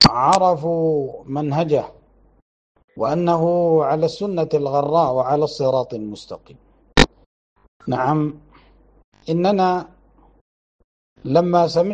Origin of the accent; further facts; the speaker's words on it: Libya; فعندنا في بلادنا ليبيا الناس ترحموا على هذا الإمام